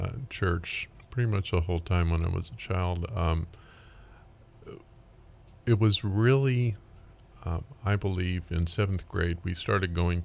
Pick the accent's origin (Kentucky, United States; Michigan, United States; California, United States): California, United States; Lawndale; Well, at that time it was a little bit of a rough neighborhood.